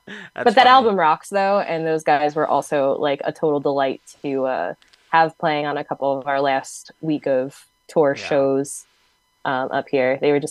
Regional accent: New Jersey, United States; Like, obviously I wasn't on the same train, especially because like they're from Connecticut. I'm from New Jersey.

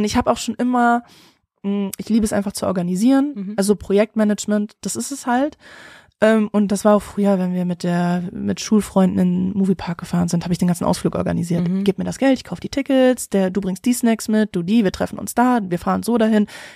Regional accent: North Rhine-Westphalia, Germany; bin auch aus NRW

